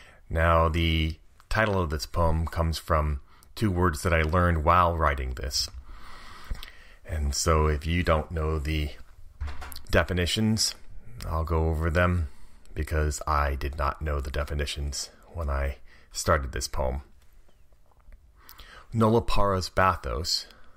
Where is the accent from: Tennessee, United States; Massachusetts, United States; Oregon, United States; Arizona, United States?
Oregon, United States; Portland; from Portland, Oregon, reading my poem